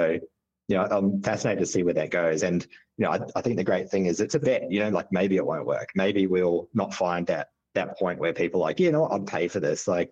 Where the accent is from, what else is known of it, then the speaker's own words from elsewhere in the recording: New Zealand; now in Melbourne, Australia; I'm originally a Kiwi, but live in Melbourne now.